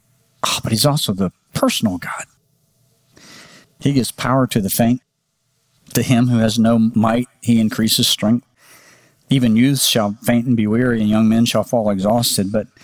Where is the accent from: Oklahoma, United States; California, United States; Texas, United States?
Oklahoma, United States; Now, we didn't do that kind of math when I was growing up in Oklahoma.